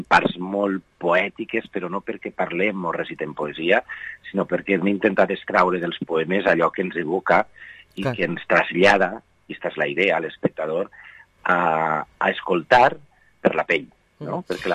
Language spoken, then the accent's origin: Catalan; Vila-real, Valencian Community, Spain; jo soc de poble, a mi se m'omple la boca dient que soc de Vila-real, que per més gran ciutat o xicoteta ciutat que som, no deixem de ser un poble